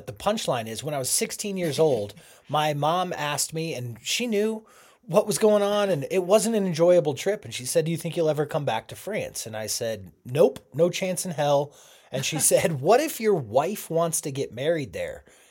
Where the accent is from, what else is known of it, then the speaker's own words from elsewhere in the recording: Boulder, Colorado, United States; I'm from Boulder, Colorado.